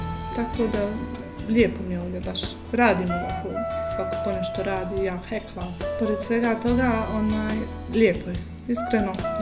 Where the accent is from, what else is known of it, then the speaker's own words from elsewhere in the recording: Očevija, Federation of Bosnia and Herzegovina, Bosnia & Herzegovina; dolazim iz Očevje, tamo živim. Dugo već godina.